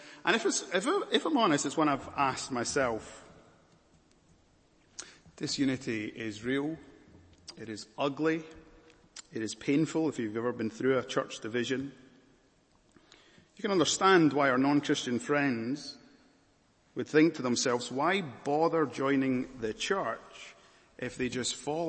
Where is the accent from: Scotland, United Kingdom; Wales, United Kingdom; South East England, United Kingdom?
Scotland, United Kingdom; I come from Scotland.